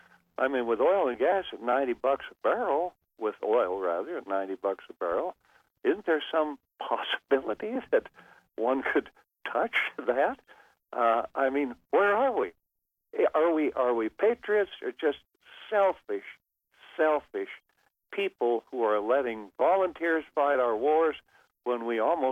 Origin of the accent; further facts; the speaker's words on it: Cody, Wyoming, United States; I was from the West. I was raised in Cody, and I actually milked cows with my hands